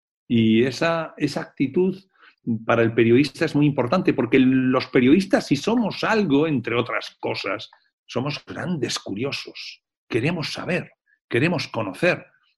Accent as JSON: {"language": "Spanish", "region": "Basque Country", "country": "Spain", "said": "esa es mi humilde aportación como periodista vasco"}